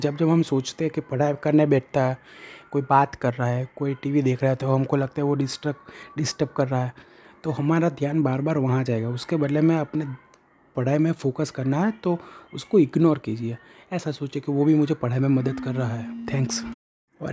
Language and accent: Hindi; Gujarat, India; और मैं गुजरात इंडिया से बिलोंग करता हूँ।